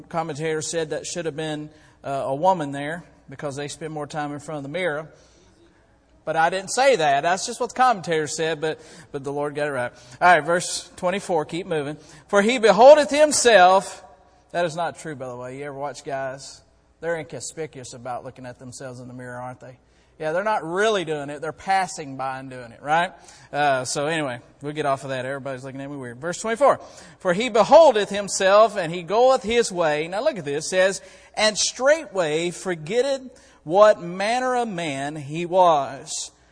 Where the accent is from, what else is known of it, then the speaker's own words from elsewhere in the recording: Florida, United States; I'm from Florida. I'm from the South. I use a different language.